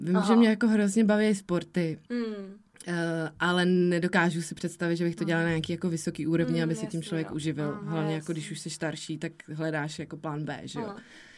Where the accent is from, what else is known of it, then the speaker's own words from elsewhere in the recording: Pardubice Region, Czechia; now in Prague, Czech Republic; A já jsem vyrůstala jako ve vesnici, kousek od Pardubic, takže tam jakoby nebylo tolik možností, jako třeba máme tady v Praze.